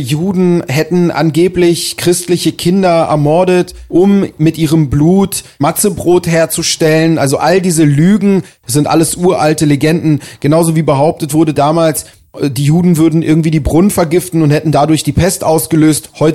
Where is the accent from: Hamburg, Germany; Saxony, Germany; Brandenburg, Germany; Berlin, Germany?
Berlin, Germany; Aber ich bin halt hier in Berlin aufgewachsen.